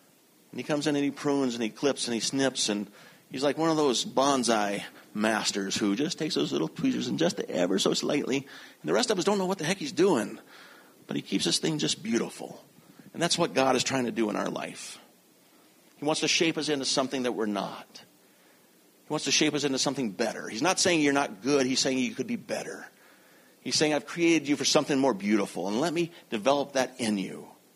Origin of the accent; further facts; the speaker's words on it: Knoxville, Tennessee, United States; also born or lived in Nashville; now in Canada; In 1969, we moved from Nashville, Tennessee to Knoxville, Tennessee.